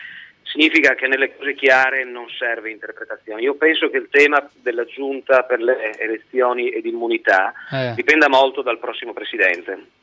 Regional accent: Udine, Friuli-Venezia Giulia, Italy; io sono di Udine

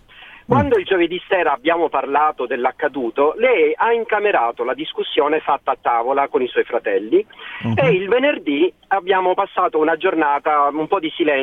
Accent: Sicily, Italy; anche noi siamo siciliani

